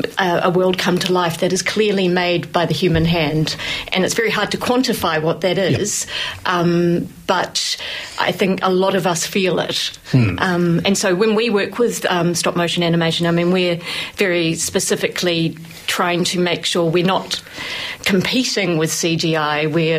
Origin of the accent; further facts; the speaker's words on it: New Zealand; So I'm originally from New Zealand